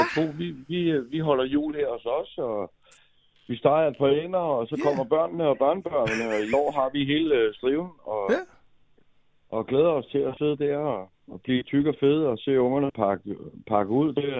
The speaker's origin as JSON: {"language": "Danish", "town": "Stevns", "region": "Zealand", "country": "Denmark", "said": "Og første juledag, den er hernede på Stevns på landet, hvor jeg kommer fra."}